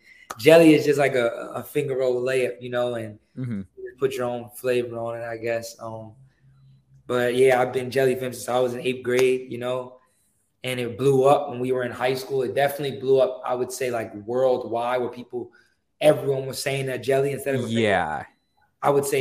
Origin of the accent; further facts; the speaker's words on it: New York, United States; I love hot sauce. I'm from New York.